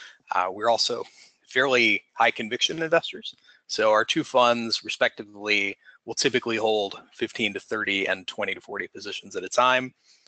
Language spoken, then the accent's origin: English; United States; now in Sydney, Australia; As you can tell from the accent, I'm an American, but I've been here in Sydney for about 5 years now